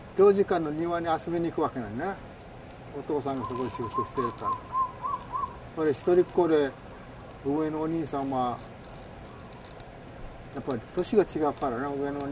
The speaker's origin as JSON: {"language": "Japanese", "region": "Hawaii", "country": "United States", "tie": "born or raised there", "also_born_or_lived": "Japan", "said": "ハワイに生まれて4つの年に日本へちょっと帰ってきたわけ。それでハワイにまた帰って結局戦争が始まったんが、俺がちょっと9つやつか9つやな。"}